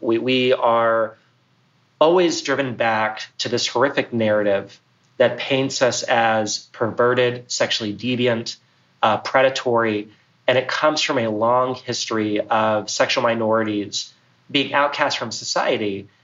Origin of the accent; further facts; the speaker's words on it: Texas, United States; I was raised in Central Texas from a long line of family, in the South.